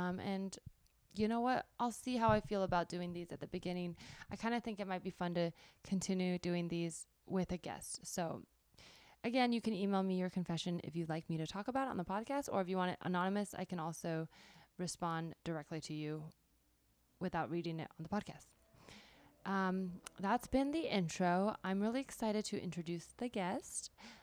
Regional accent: California, United States; It's just because I grew up in the South Bay. And then when I went to New York, I just tell people I'm from San Francisco because it's easier.

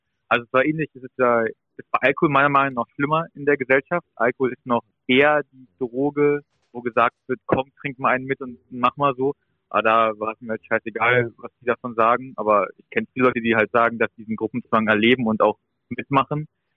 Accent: Berlin, Germany; ich bin ja aus Berlin

